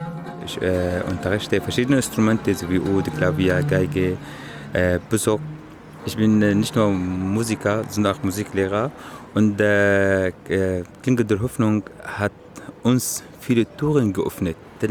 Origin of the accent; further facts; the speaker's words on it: Syria; now in Leipzig, Germany; Ich komme aus Syrien. Ich wohne in Leipzig seit 4 Jahren mit meiner Familie.